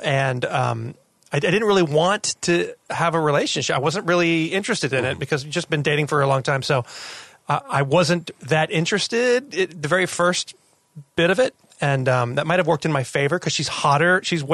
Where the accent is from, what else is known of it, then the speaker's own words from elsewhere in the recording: Alabama, United States; now in Los Angeles, United States; I'm originally from Alabama, is where I grew up. And moved out